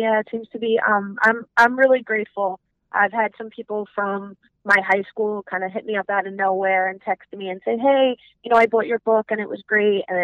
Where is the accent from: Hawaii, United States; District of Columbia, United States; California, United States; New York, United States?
New York, United States; Staten Island; I'm Italian. I grew up Italian, so it kind of tries to show the stereotype of growing up in Staten Island, being an Italian, Brooklyn, and growing up there.